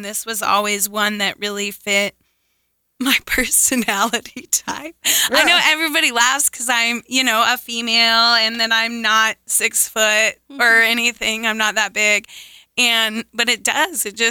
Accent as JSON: {"language": "English", "region": "Colorado", "country": "United States", "moved": "as an adult", "lives_now": "Oklahoma, United States", "said": "I'm originally from Colorado, and me and my husband moved out to Oklahoma about almost six years ago"}